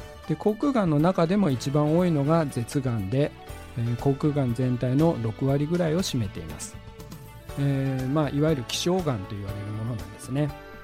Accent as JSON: {"language": "Japanese", "town": "Hakodate", "region": "Hokkaido", "country": "Japan", "moved": "as an adult", "lives_now": "Niigata, Japan", "said": "出身は北海道函館市なんですが、大学に入るのをきっかけに新潟県に来てから、早40年が経とうとしています。もう完全に新潟県人で、自然に新潟弁が口に出るような状況になりました。"}